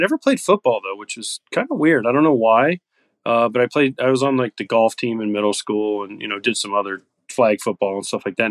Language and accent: English; Florida, United States; I mean, growing up in Florida, you play baseball year round.